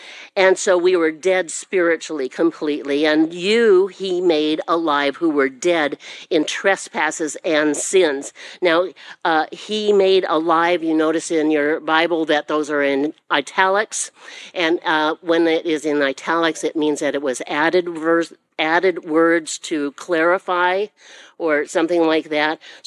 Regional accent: Illinois, United States; Well, I'm from Illinois.

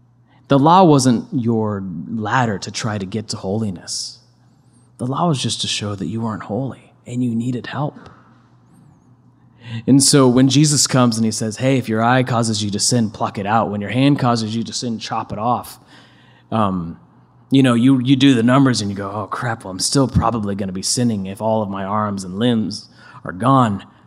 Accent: Midwest, United States; I grew up in the Midwest, where there is a church on every single corner.

